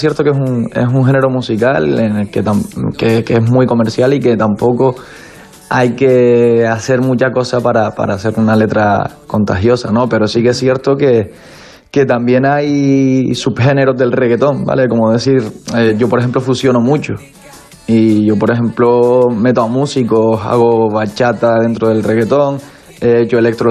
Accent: Canary Islands, Spain; Yo vengo de las Islas Canarias y al final aquí desde muy pequeño ha sonado el reggaetón y ha sonado la música latina en general. Yo tenía 3-4 años

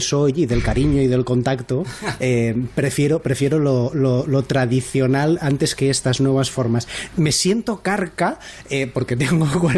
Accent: Spain; cuando como españoles nos relacionamos con otros países europeos, ya no te digo con países más allá de lo que es la vieja Europa

